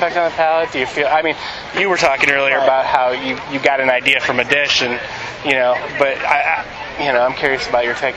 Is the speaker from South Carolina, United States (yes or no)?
no; Detroit, Michigan, United States; Yeah, that's where I'm from. I grew up in Detroit, so we used to go to Traverse City every year for the big cherry festival.